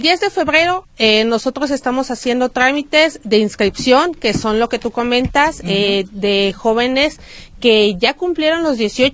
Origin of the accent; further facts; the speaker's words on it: Mexico; acreditar nuestra identidad como ciudadanos mexicanos que somos.